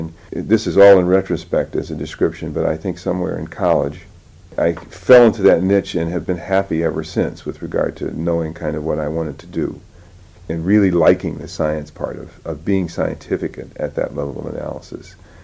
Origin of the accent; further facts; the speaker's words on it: Phoenix, Illinois, United States; So those are the kind of influences that I grew up in. I grew up outside Chicago in Harvey, Illinois, Phoenix, Illinois is the actual name of the town.